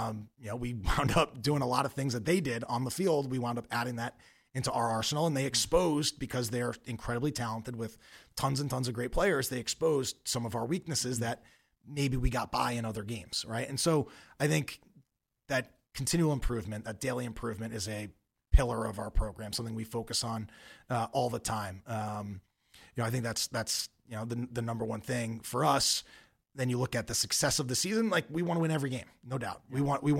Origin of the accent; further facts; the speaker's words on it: New York, United States; I grew up on Long Island, so Long Island lacrosse is pretty good. But our conference, you know, there's so many teams on Long Island and different conferences in Nassau and Suffolk.